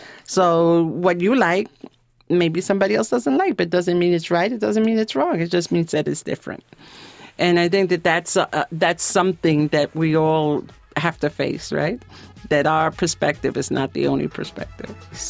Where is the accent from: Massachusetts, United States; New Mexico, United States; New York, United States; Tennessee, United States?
New York, United States; New York City; I grew up in East Harlem, went to elementary and junior high school in East Harlem.